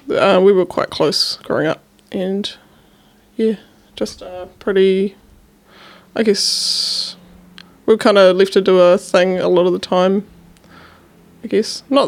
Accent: Wellington, New Zealand; I grew up mostly on the Kapiti Coast. I have a middle-class background.

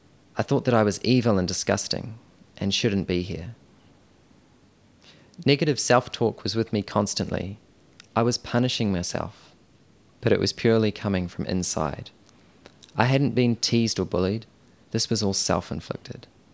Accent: Auckland, New Zealand; I grew up in Auckland in a very Christian family. I was the oldest, the only boy of three younger sisters.

